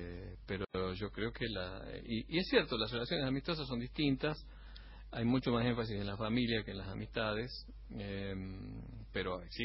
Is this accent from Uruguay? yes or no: no; Argentina; now in United States; Me encanta venir, como me gusta ir a la casa de mis viejos, que para mí es la casa de mis padres, esta Argentina